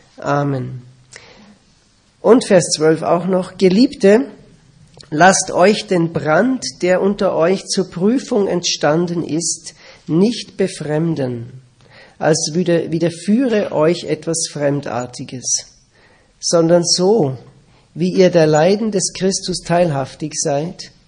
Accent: Austria; now in Switzerland; Ich bin Österreicher. Wir wohnen in der Schweiz und wir treffen uns in Deutschland.

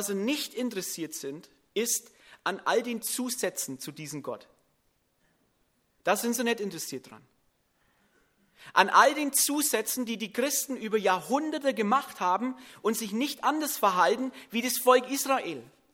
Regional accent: Bavaria, Germany; Man merkt auch, man muss als Franke erstmal gern Klöße, ne?

